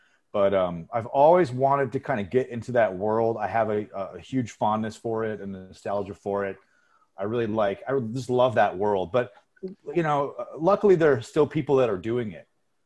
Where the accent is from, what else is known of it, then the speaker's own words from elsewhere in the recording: Cleveland, Ohio, United States; I grew up in Cleveland, so we had Gulardi and Big Chuck and Little John and Frank and Drac and the Ghoul and the Son of the Ghoul and Froggy